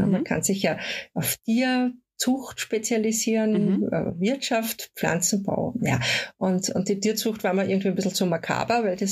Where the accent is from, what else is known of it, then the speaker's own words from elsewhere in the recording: Lower Austria, Austria; Also ich bin in einem Haus aufgewachsen in Niederösterreich, so circa 20 Kilometer von Wien entfernt